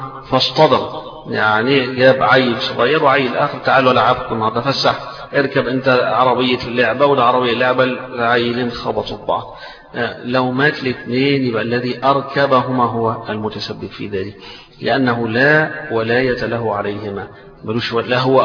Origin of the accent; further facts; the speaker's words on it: Egypt; وإحنا عادتنا هنا تربينا على كده، إحنا كمصريين تربينا على كده